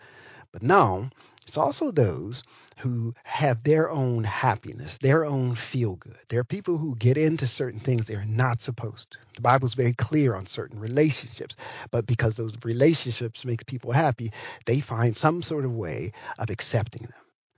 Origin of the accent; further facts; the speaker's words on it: Pittsburgh, Pennsylvania, United States; also born or lived in Philadelphia; I remember when I came from Pittsburgh and I went to school in Philadelphia, they went, you Pittsburghians is what they used to call me. And we had a little bit of an accent compared to them.